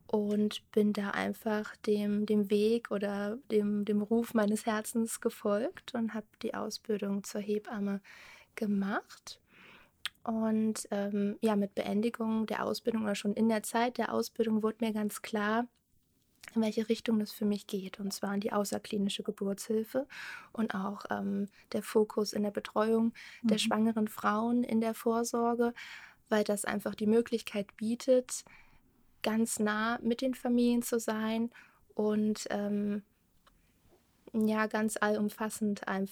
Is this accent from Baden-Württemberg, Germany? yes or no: no; Kassel, Hesse, Germany; ich komme ursprünglich aus Hessen, aus Kassel